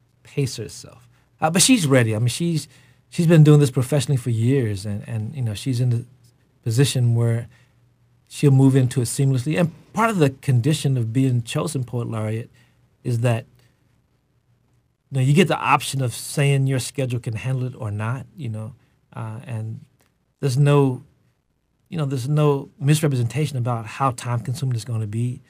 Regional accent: Frankfort, Kentucky, United States; school to come down to Frankfort in the rain to be part of the installation. So I'm really proud of my hometown.

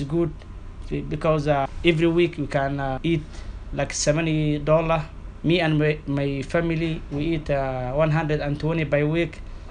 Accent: Uganda; English is a second language; now in Dodge City, United States; I'm from Africa, especially Uganda. I'm here since 2014, but I'm living now in Dutch City. I like in Dutch City, Kansas

